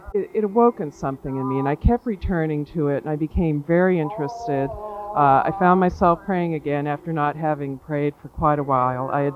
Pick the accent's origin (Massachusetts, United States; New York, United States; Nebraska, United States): Massachusetts, United States; Reading; I'm from Reading, Massachusetts.